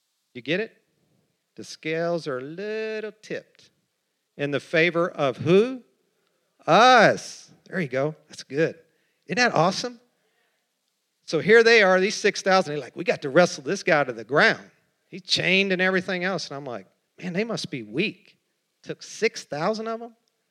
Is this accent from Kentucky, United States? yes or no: yes; Kentucky, United States; I say sword because I'm from Kentucky